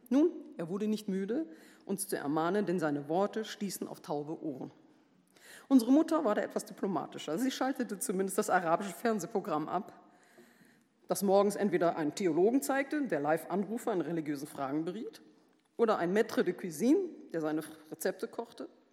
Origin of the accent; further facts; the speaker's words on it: Germany; also born or lived in Syria; meine Kindheit und Jugend in Syrien und in Deutschland, ich war also eigentlich immer in den Sommerferien in Syrien